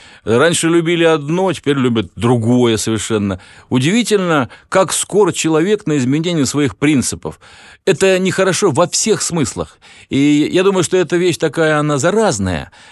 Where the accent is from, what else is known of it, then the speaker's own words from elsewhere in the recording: Ukraine; born there; И вот я смотрю на мою малую родину, на Украину. Я же родился там, да?